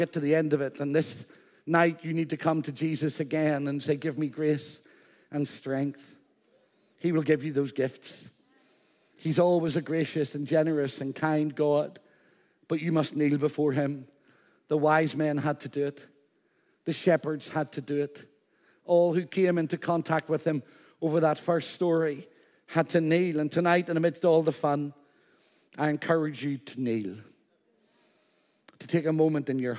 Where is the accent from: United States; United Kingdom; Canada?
United Kingdom; Northern Ireland; I'm an Ulsterman. I'm an Irishman. I'm a British man. And I'm a European.